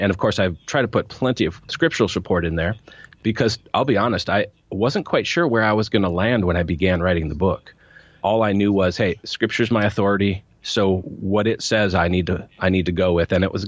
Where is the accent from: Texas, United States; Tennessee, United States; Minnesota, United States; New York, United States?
Minnesota, United States; But no, I was raised in actually in Minnesota, which is in the northern United States, in very Scandinavian background.